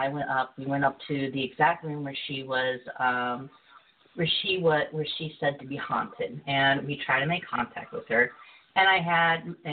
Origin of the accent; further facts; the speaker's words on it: Alton, Illinois, United States; I would say probably the most profound experience I had was back in my hometown. I live in Alton, Illinois.